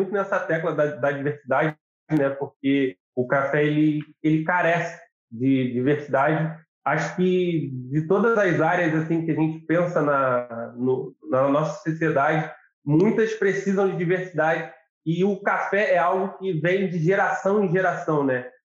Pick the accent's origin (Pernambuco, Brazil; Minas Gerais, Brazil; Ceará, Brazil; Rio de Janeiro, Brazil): Rio de Janeiro, Brazil; Araruama; Eu sou natural de Araruama, interior do estado aqui do Rio de Janeiro. Hoje em dia eu moro na Baixada Fluminense, Nova Iguaçu, e onde eu vim há 10 anos, eu saí de Araruama e vim para Nova Iguaçu